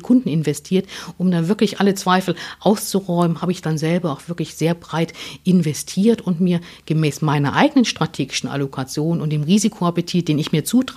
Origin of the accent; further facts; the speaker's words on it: East Germany, Germany; ich bin natürlich noch in der DDR aufgewachsen